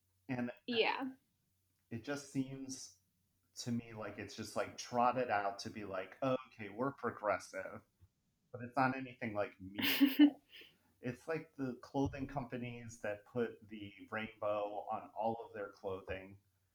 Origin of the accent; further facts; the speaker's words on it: England, United Kingdom; I'm an English person